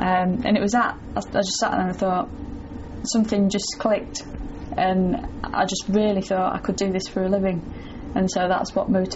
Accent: Leamington Spa, West Midlands, United Kingdom; born there; I was born in Warwick in Leamington Spa in 1976.

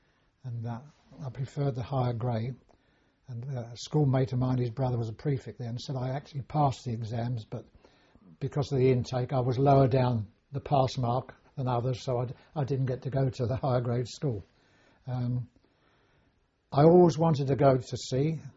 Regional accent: Rye, South East England, United Kingdom; born there; Yeah, I was born in Rye, Sussex, on the 10th of June, 1923.

